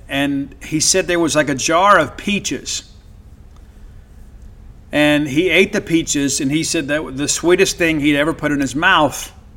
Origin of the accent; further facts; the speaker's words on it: United States; born there; I am very blessed to be born American, and by the grace of God, I was born